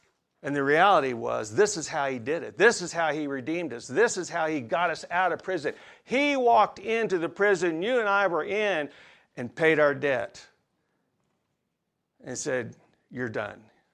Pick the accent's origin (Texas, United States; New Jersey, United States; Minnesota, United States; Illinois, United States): Illinois, United States; I'm from Southern Illinois